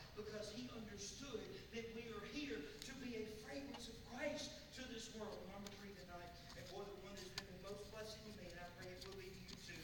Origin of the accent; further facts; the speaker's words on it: Alabama, United States; And I'm American, Alabamaized, okay?